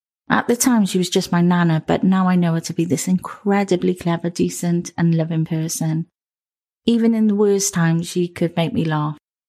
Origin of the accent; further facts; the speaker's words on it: United Kingdom; Although I am British, so is it even a season or a series?